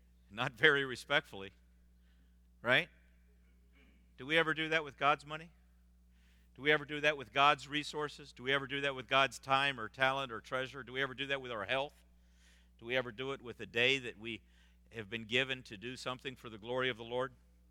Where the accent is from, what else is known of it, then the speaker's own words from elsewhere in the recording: Pittsburgh, Pennsylvania, United States; I grew up in Pittsburgh, Pennsylvania. The steel mills aren't there anymore.